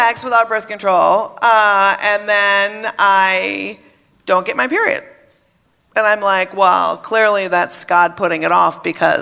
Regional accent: Minnesota, United States; I was brought up in Minnesota, Catholic, thank you, and 16.

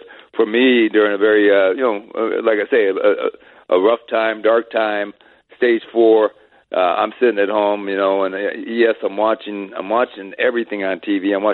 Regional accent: Los Angeles, California, United States; people would tell you who knew me way back in Los Angeles, when I grew up in the South Bay beaches of Los Angeles, in that area

